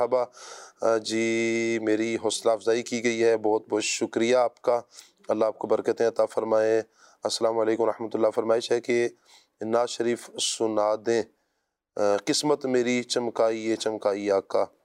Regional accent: Chichawatni, Punjab, Pakistan; میں چیچا وطنی سے ہوں.

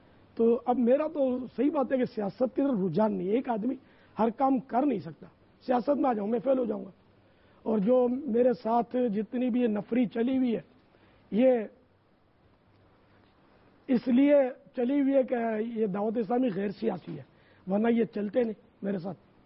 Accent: Pakistan; میں پاکستان میں پیدا ہوا ہوں اور الحمدللہ کٹر پاکستانی ہوں, وطن مجھے اپنا بہت عزیز ہے

